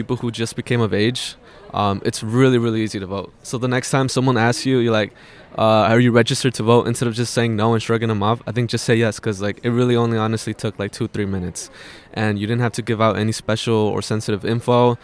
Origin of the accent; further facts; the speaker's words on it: Milwaukee, Wisconsin, United States; I come from Southside, so it takes me like 30 minutes to get here. But yeah, Southside, Milwaukee.